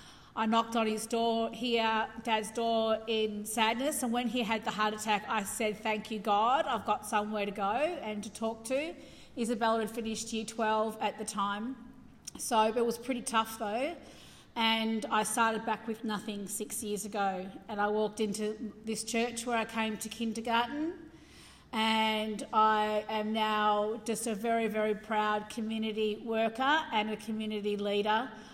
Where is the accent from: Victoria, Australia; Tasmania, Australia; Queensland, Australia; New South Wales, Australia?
Victoria, Australia; Mount Eliza; I was brought up down in Mount Eliza.